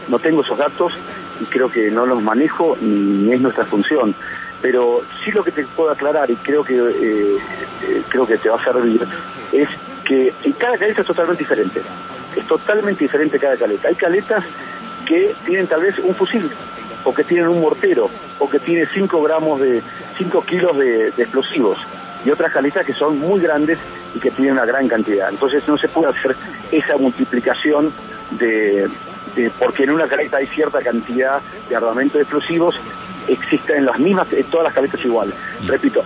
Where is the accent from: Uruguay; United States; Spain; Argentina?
Argentina; Como decimos en la Argentina, es nuestra patria grande. Nos sentimos muy cercanos